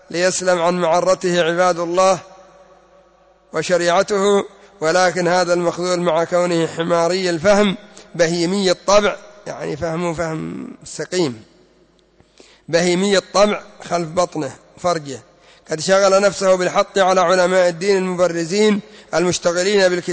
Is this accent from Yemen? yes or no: yes; Yemen; لكن سبحان الله أتوا عليهم بالذات هؤلاء الأئمة عندنا في اليمن